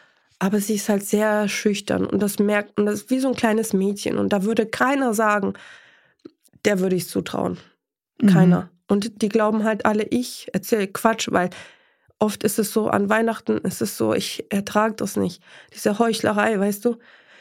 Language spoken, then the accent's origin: German; Poland; now in Germany; dankbar, dass wir so ein Leben haben hier in Deutschland, weil wir kommen aus Polen.